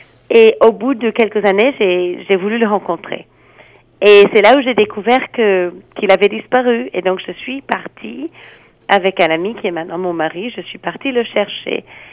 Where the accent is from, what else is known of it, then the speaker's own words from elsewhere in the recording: United States; French is a second language; moved away as an adult; now in France; Je suis américaine d'origine, mais je travaille en France depuis plus de 30 ans.